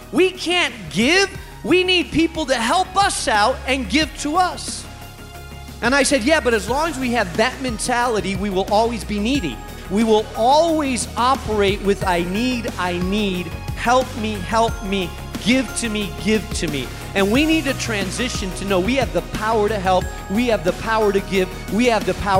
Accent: Spain; English is a second language; I grew up in Spain. I grew up in a town of 200 people in Spain.

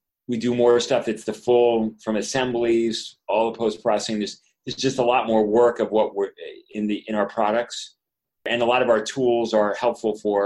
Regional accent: New York City, New York, United States; now in Maryland, United States; I'm from New York City, so originally, so different infrastructure there.

